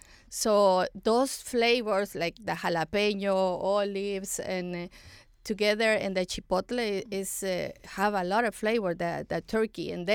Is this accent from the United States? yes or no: no; Honduras; I'm from Honduras, Central America